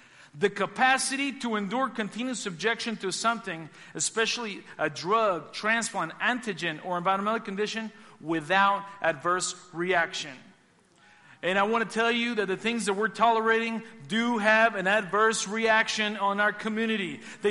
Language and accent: English; Mexico; moved away; And I can say that, people. I came from Mexico.